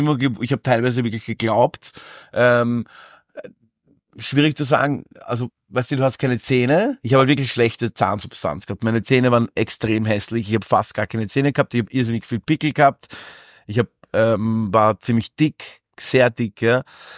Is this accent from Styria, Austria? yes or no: no; Vienna, Austria; ich komme aus Favoriten und in Favoriten war ich quasi der Mogli, aufgewachsen unter anderen, die nicht ausschauen wie ich. Das heißt, ich war die Minderheit in meinem Bezirk